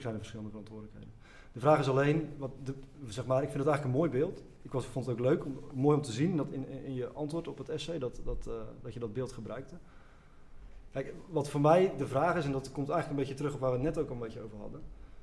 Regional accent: Zeeland, Netherlands; ik kom uit Zeeland

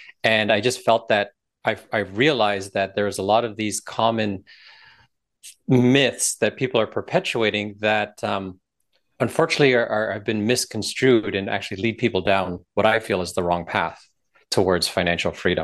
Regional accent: Toronto, Ontario, Canada; now in Orlando, United States; Scarborough in Toronto, Ontario, Canada, and that was over 40 some odd years ago. And about 7 years ago, I relocated my wife from Toronto to escape winters to live and be based down here in sunny Orlando, Florida.

